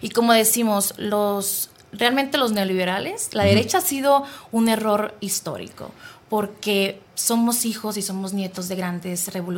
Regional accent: Hermosillo, Sonora, Mexico; De Hermosillo.

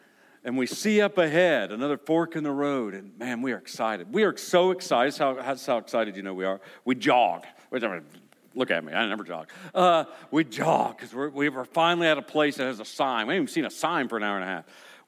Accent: Ohio, United States; And I mean, I am from Southern Ohio, so that could have happened, I guess.

